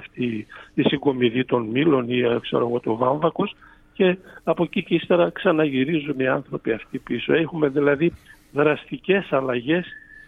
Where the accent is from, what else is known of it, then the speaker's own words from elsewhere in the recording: Eastern Macedonia and Thrace, Greece; να φανταστείτε ότι έχει γίνει τμήμα του Δήμου Δράμας, γιατί έχει αστική συγκοινωνία κλπ. Κι όμως το χωριό μου που είχε 180 κατοίκους